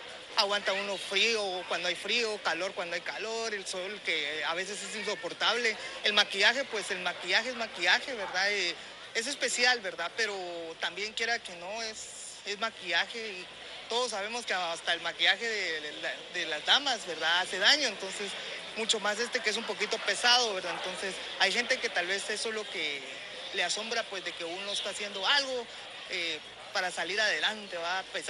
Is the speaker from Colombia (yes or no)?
no; Guatemala; si yo soy guatemalteco, yo me tengo que quedar en mi país luchando